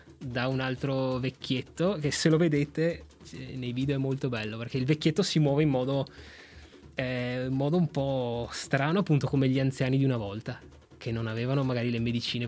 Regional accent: Peru; io che sono peruviano non ce l'ho

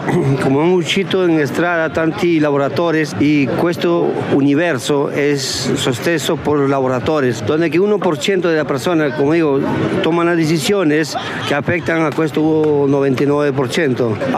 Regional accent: Cajamarca, Peru; Italian is a second language; se vai a mio paese c'è bambini che hai plomo nel sangue, che se no che muore una città per una impresa americana ha sparito, tutti sono con cancro e nessuno parla di questo.

